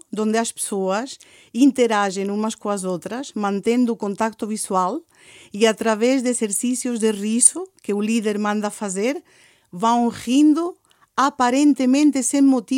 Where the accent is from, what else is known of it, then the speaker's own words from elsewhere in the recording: Spain; Portuguese is a second language; E então é muito difícil perder o sotaque. Não consigo me apanhar-me logo. Chego a um sítio e digo, bom dia. Ah, és espanhola? Sim. É imediato.